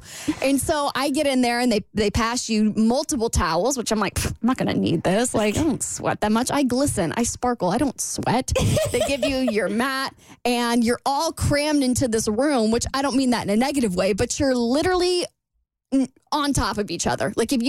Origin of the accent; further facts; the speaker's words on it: Florida, United States; I do saunas. I'm from Florida. I have been moist before out in the wild.